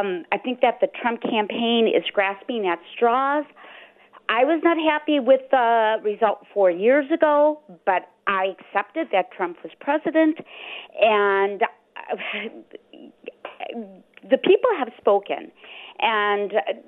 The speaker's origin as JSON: {"language": "English", "region": "Wisconsin", "country": "United States", "said": "And I am from Milwaukee County."}